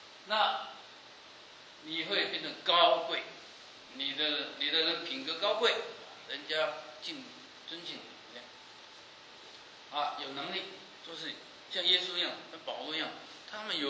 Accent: China; now in United States; 那特别我们中国人在美国很注重教育，把我们孩子送到大学啊。

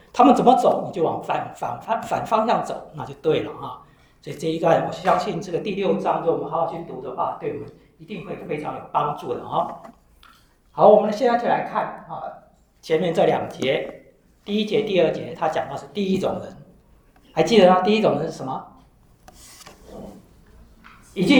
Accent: China; 我们中国人传统都认为说多子多孙是不是幸福？

